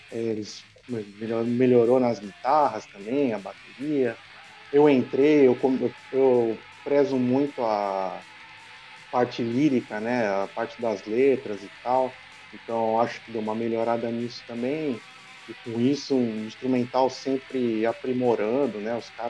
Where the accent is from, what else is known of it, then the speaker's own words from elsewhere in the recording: Santos, São Paulo, Brazil; Então, no meu caso aqui, eu sou de Santos, né? Eu sou do litoral.